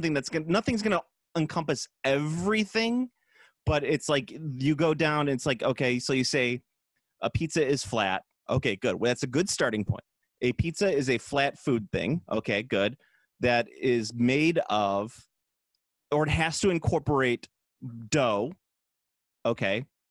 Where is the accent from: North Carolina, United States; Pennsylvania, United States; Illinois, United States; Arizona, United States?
Illinois, United States; Chicago; I'm from Chicago. I love deep dish, but it's definitely a casserole.